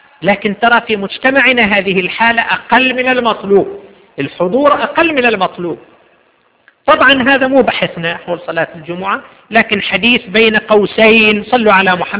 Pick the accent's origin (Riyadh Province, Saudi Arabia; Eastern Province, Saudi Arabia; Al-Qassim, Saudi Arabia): Eastern Province, Saudi Arabia; Jubail; أن أحد المواطنين عندنا في الجبيل فتح له محل صغير لبيع النظارات الشمسية